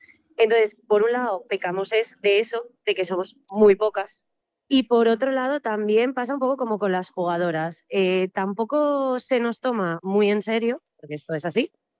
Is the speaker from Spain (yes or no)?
yes; Mieres, Asturias, Spain; Entonces empecé muy pronto, yo soy de Mieres, entonces empecé jugando allí en Mieres